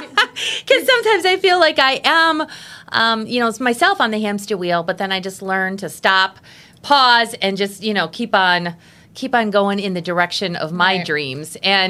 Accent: Wisconsin, United States; Well, my life story in a nutshell, born and raised in Wisconsin.

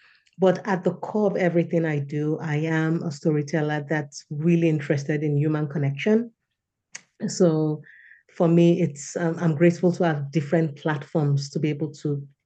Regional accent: Nigeria; I come from a traveling family, right? I grew growing up in Nigeria.

